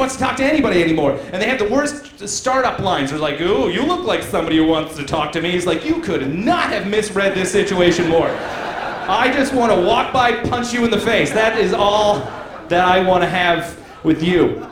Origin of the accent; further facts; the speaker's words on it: Nova Scotia, Canada; now in Toronto, Canada; I'm from Nova Scotia. We're really nice.